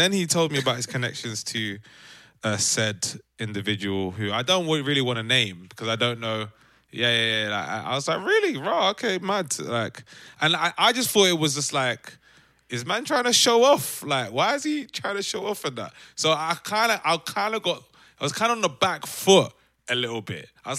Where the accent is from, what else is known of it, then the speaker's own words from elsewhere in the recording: United Kingdom; I made the remark that I was Jamaican, which, by the way, once everyone finds out that I'm Jamaican, that listen to my spoken word, they really might have a problem, you know. they were talking like this British boy, but this is a British Jamaican boy.